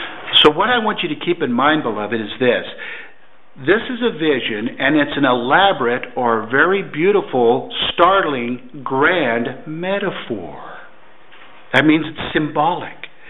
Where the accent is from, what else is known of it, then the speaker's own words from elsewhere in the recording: Chico, California, United States; I graduated in 1979 from Chico State University, my hometown.